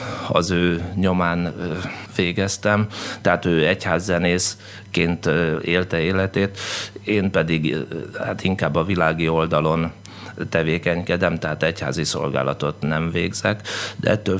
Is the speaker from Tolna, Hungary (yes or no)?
yes; Szekszárd, Tolna, Hungary; born there; Hát én szekszárdi születésű vagyok, és 1989 őszétől én folyamatosan itt élek és itt dolgozom.